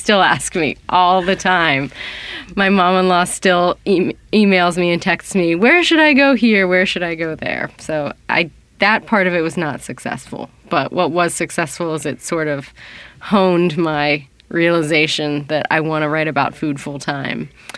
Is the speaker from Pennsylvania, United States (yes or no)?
yes; Pittsburgh, Pennsylvania, United States; I can't even say it correctly because I grew up in Pittsburgh. Everyone just says pierogies.